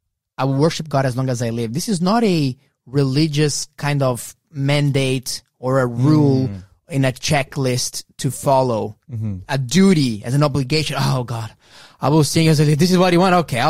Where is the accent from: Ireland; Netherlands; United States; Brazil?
Brazil; I'm from Brazil.